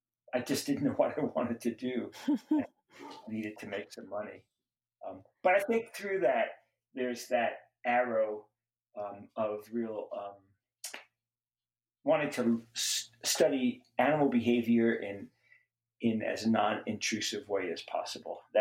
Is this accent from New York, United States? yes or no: yes; Brooklyn, New York, United States; born there; because I was born in Brooklyn, New York, and there weren't many wild animals.